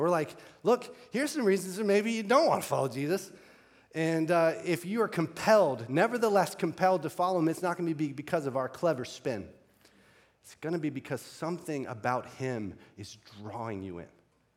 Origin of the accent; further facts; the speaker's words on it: Tallahassee, Florida, United States; also born or lived in Michigan; I grew up in Tallahassee, Florida, so Michigan as a university was like an afterthought for me.